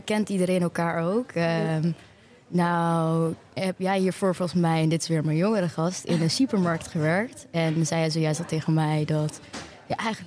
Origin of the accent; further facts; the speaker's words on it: Amsterdam, North Holland, Netherlands; dit sluit niet aan bij mijn Noorderling identiteit.